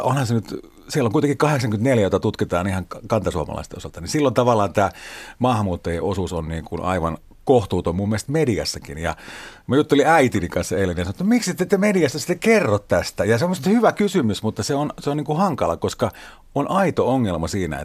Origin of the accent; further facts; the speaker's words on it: Oulu, North Ostrobothnia, Finland; Mä itse tuun Oulusta